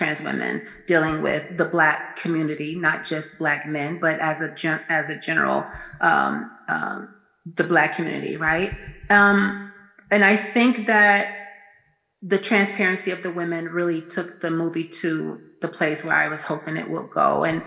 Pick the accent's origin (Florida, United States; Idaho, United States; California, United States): Florida, United States; Miami; The beautiful city of Miami, Florida.